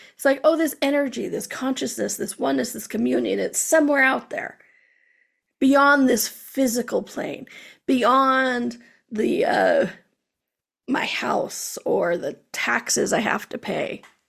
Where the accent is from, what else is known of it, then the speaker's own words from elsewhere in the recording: Arizona, United States; I know some places, I grew up in Arizona, I know it has hotter, and holy hell, what the hell is going on hot.